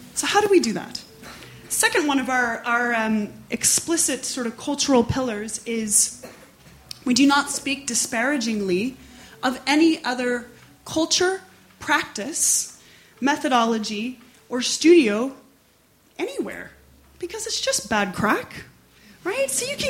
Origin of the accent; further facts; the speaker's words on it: Northern Ireland, United Kingdom; growing up in Northern Ireland as I did in Corrymeela